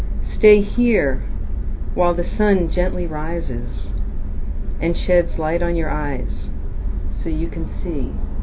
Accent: The Bronx, New York, United States; So I learned calligraphy. I'm from the Bronx. It was just a lucky thing.

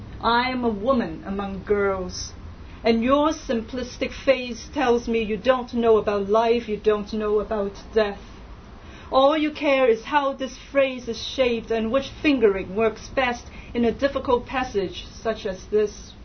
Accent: Hong Kong; English is a second language; And I came from Hong Kong, and I get really scared when I hear people, you know, cursing.

